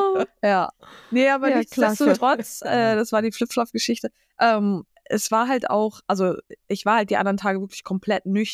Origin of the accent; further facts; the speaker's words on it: Northern Germany, Germany; now in Cologne, Germany; ich komme aus Norddeutschland.